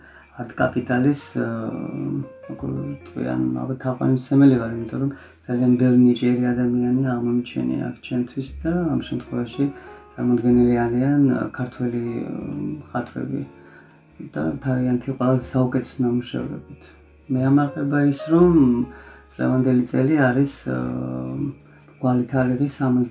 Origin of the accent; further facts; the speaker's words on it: Batumi, Adjara, Georgia; ვინაიდან მე წარმოშობით ბათუმელი ვარ